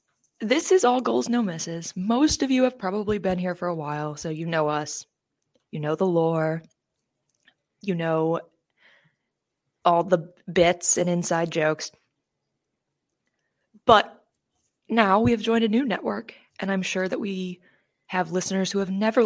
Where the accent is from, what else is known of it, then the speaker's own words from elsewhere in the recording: Maine, United States; I'm originally from Maine. I went to the University of Michigan for undergrad. And now I attend law school in North Carolina, but I also lived in Florida and worked in Florida for a time.